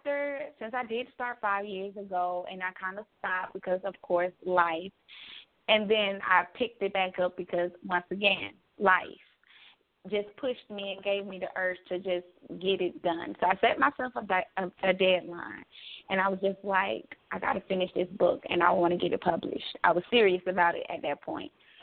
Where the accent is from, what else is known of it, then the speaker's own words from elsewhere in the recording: Georgia, United States; also born or lived in Miami; now in Atlanta, United States; I was born in Miami, but I was raised in Georgia. So I'm currently living in Atlanta.